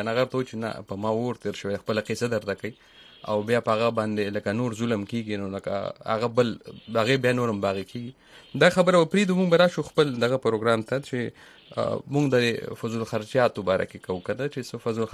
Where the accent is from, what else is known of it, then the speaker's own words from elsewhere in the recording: Peshawar, Khyber Pakhtunkhwa, Pakistan; زه د پېښور سړی یم،